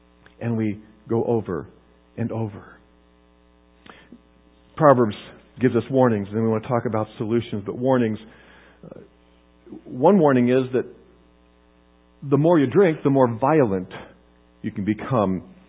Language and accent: English; Kansas, United States; Growing up in Kansas, we didn't have paved roads nearby, so I learned to ride bikes on the gravel roads and dirt roads